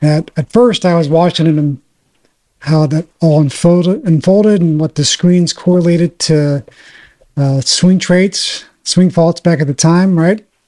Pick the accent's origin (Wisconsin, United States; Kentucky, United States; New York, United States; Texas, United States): Texas, United States; Austin; And it was in Dallas. I'm from Austin. I stayed in Texas, Cowboys, Stars, all that stuff, Rangers. I wanted to stay in Texas.